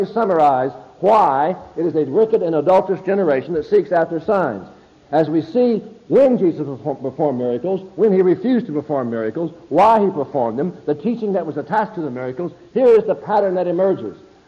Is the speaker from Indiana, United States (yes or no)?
yes; Heltonville, Indiana, United States; I'm from Heltonville, Indiana. One of the reasons I get excited about life, because when you're from Heltonville, you get excited about anything.